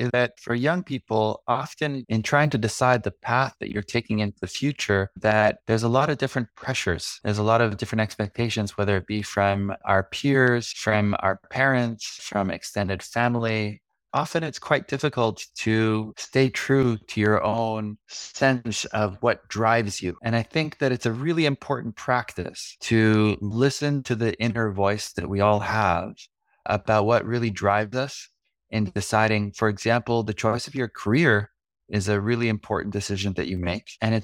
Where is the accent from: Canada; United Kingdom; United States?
Canada; as a Canadian, going out into nature is part of a regular practice